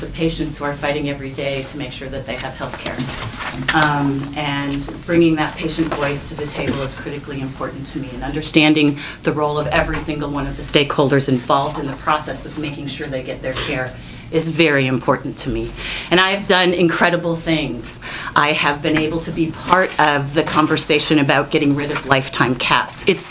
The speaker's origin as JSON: {"language": "English", "town": "Winona", "region": "Minnesota", "country": "United States", "tie": "born or raised there", "said": "I grew up in Winona. I am the second of five children raised by a single mom."}